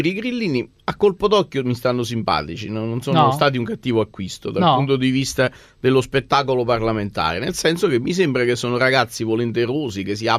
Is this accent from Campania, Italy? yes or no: yes; Naples, Campania, Italy; Poi da napoletano ho constatato